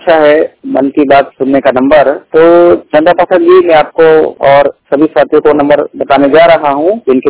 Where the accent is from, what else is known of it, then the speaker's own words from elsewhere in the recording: Gujarat, India; मैं गुजरात से बिलोंग करता हूं